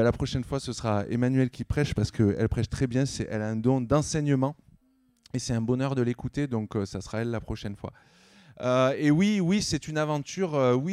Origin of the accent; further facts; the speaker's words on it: Nîmes, Occitanie, France; Olivier et moi, on est amis depuis qu'on est haut comme ça. On a grandi ensemble à Nîmes.